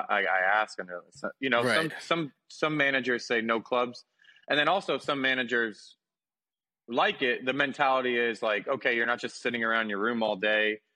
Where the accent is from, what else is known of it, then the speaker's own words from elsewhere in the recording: Davie, Florida, United States; Like 5 minutes from Nova Southeastern, yeah. And only in 2018, we moved up north.